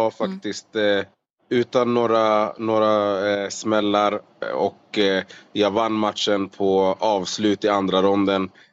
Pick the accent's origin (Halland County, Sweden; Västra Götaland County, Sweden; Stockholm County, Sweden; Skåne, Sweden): Stockholm County, Sweden; Solna; now in Las Vegas, United States; född och uppvuxen i Solna i Stockholm.